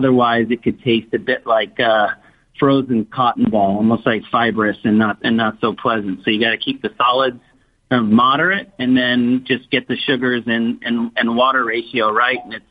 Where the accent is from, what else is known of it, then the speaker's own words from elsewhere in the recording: New York, United States; No, no, I'm a Long Island boy, and my father was and still is athletic director and football coach.